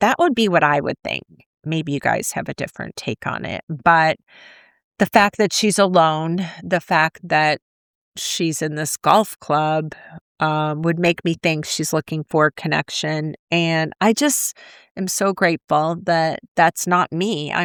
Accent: Ireland; I'm Irish

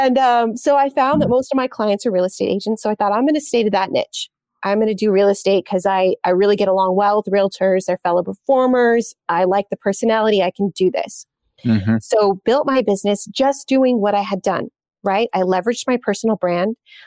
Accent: United States; And so I had to come back to America. America. I'm American.

